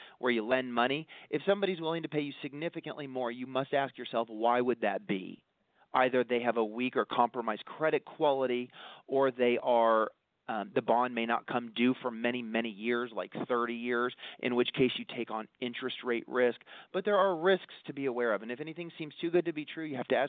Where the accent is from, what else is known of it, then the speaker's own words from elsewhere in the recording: Missouri, United States; my office is in Beverly Hills, California, but I'm born and raised in the Show Me State, Missouri. And my family had farms in Kansas.